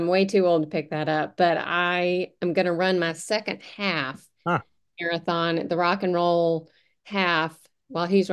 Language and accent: English; Alabama, United States; also born or lived in North Carolina / Colorado; I grew up in Alabama, lived in North Carolina for years, and in Colorado.